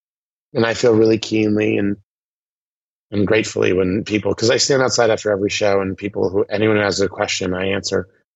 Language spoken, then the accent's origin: English; Boston, Massachusetts, United States; stuff that I sort of encountered growing up in Boston, the Comedy Connection.